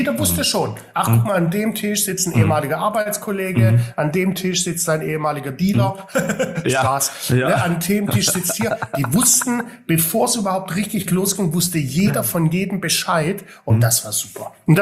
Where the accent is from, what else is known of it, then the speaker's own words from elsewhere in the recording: Baden-Württemberg, Germany; bei mir als Schwabe